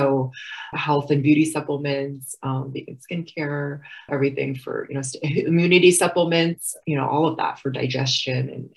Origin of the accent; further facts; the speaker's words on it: California, United States; but being of Chinese descent, and then just growing up in California, it was just Mexican influence, Middle Eastern, all of that.